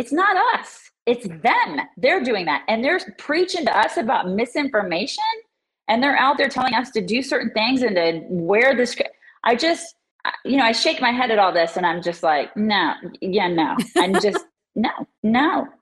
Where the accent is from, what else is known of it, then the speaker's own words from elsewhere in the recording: United States; I'm an American. And I believe in freedom.